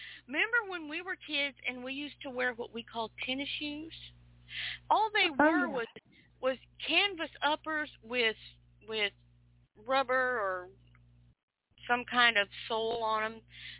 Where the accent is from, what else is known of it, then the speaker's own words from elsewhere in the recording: Spokane, Washington, United States; I grew up in Spokane, but I spent summers in Derry and Moscow, Idaho.